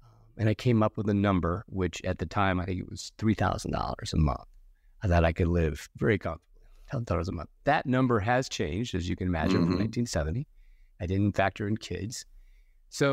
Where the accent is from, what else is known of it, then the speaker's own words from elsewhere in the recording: Akron, Ohio, United States; I grew up in Akron, Ohio.